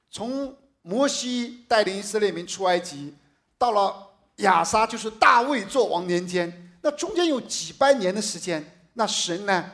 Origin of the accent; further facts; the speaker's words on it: China; 我发现他们的胃和我们中国人的胃也是一样的。